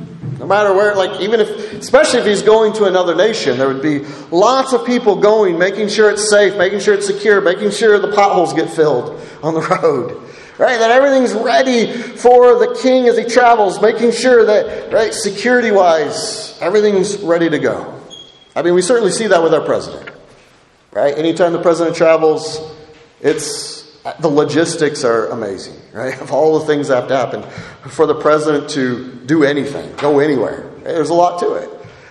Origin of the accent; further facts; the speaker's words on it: Idaho, United States; And I grew up in Idaho where all the roads are crooked and there's a river on the side.